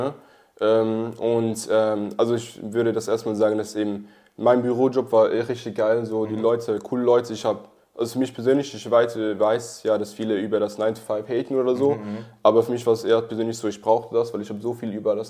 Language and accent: German; Switzerland; Ich bin aus der Schweiz, bin 21